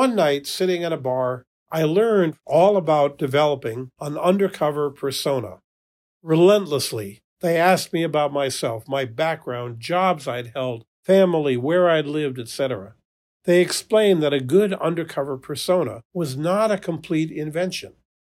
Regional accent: Northeast, United States; But I was from the Northeast where, "So what do you do for work?" is usually one of the first questions when you meet someone.

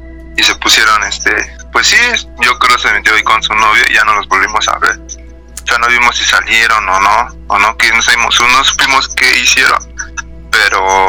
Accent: Mexico City, Mexico; Sí, soy de aquí, de la Ciudad de México, de Reforma

